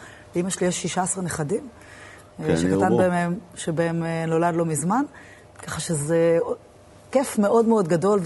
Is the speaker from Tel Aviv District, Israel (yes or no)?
yes; Tel Aviv, Tel Aviv District, Israel; הוא גדלנו בתל אביב.